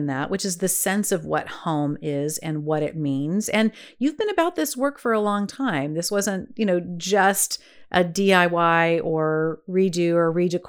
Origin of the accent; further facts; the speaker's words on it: California, United States; I also felt like I was raised in California for the most part, but we went back to Mississippi almost every summer.